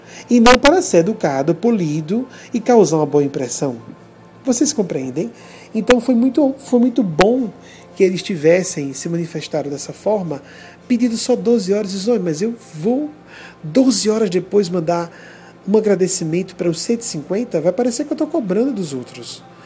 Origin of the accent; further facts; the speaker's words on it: Sergipe, Brazil; Eu sou sergipano, nasci aqui, amigos, eu conheço o nosso povo.